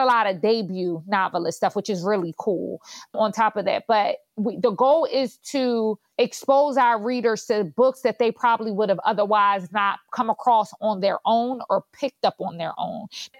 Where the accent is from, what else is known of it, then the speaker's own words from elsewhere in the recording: Philadelphia, Pennsylvania, United States; especially coming out of West Philly and me growing up in Southwest Philly.